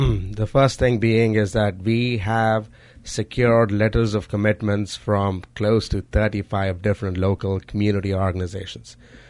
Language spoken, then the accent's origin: English; India; moved away; So I came here from India back in 2009.